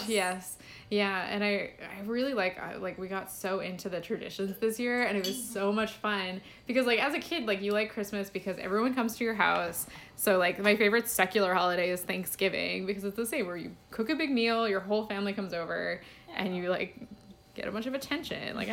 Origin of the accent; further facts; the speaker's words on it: Boston, Massachusetts, United States; So I'm from Boston